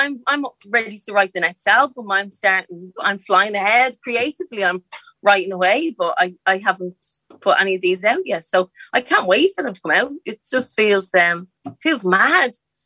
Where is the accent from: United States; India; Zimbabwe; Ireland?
Ireland; Dublin, Leinster; And I grew up in a place called the Liberties, which is just so full of character.